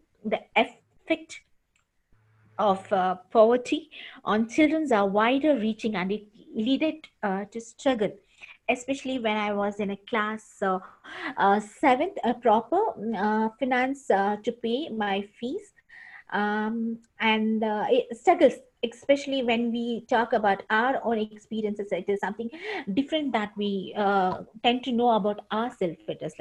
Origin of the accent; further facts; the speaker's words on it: India; I'm from India.